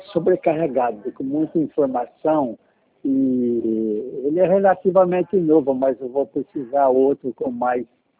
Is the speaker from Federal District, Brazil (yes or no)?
no; Araraquara, São Paulo, Brazil; eu sou de Araraquara, nasci em Araraquara.